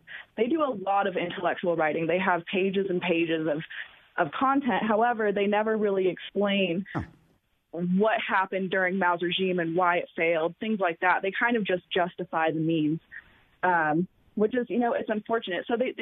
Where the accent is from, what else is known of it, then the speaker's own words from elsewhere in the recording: California, United States; moved away as an adult; So I grew up in California, and I got out of there pretty much as soon as I was able to. When I was 20 years old, I came out to Colorado.